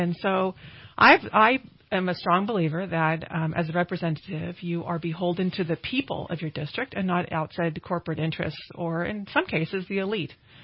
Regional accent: Redding, California, United States; now in Nevada County, United States; Well, I live in Nevada County. I grew up here in Redding, went to Shasta High

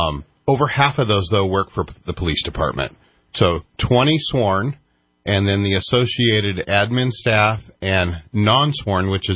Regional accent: California, United States; I grew up in the Bay Area. You know where we vacationed every year? Bernie Falls, Shasta County.

